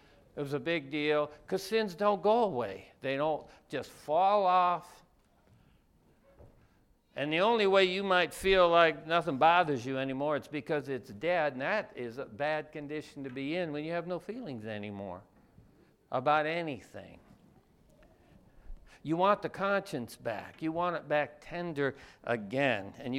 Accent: United States; I grew up in America. We got churches in every corner and Bibles in every house, I think.

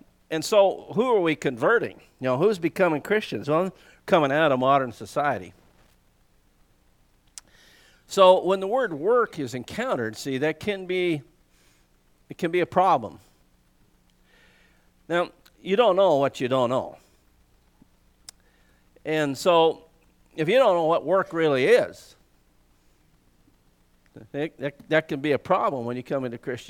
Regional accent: Montana, United States; There's a bunch of mines in the country where I grew up in the Tobacco Root Mountains in southwest Montana.

